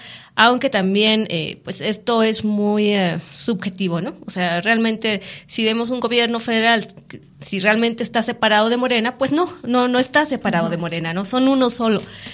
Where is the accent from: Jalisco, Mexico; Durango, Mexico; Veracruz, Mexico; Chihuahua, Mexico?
Durango, Mexico; Nosotros también como duranguenses somos mexicanos